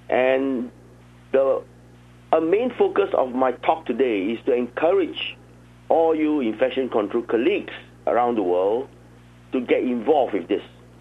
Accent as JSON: {"language": "English", "country": "Hong Kong", "said": "Now, again, as introduced, I'm from Hong Kong"}